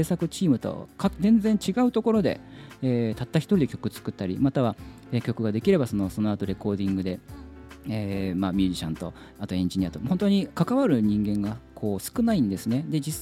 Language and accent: Japanese; Gifu, Japan; now in Tokyo, Japan; 出身は岐阜市なんですけども、から東京に上京してから